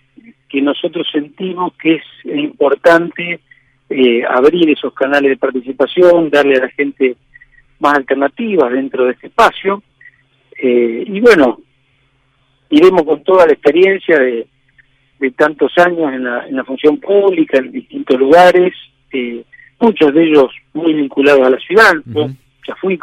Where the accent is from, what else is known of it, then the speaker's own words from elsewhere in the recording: Rosario, Santa Fe, Argentina; todo lo que es en Rosario me gusta, me entusiasma, lo siento natural. En mi casa, es donde yo nací, donde estudié, donde trabajo